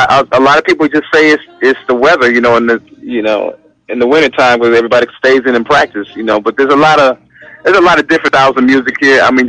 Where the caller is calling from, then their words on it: Minnesota, United States; I'm calling from Minnesota.